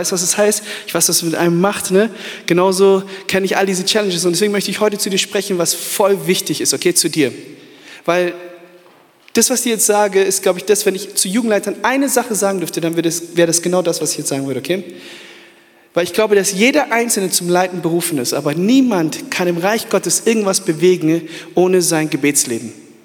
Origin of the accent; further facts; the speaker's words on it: Germany; Und wir kommen aus Deutschland. Wir sind vor 4 Jahren nach Köln gezogen